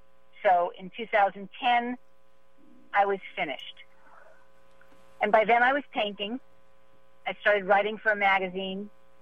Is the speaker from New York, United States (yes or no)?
yes; Bronx, New York, United States; Well, we're all from the Bronx.